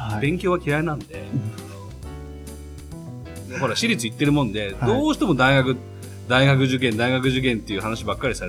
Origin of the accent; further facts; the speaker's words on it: Yokohama, Kanagawa, Japan; 僕はもともと横浜上岡の出身だったんですけど